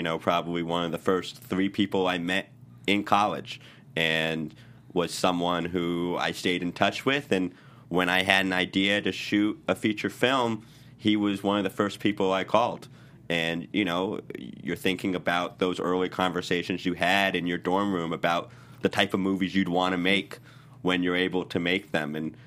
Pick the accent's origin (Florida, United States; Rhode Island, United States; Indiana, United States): Rhode Island, United States; Yeah, I'm from Rhode Island.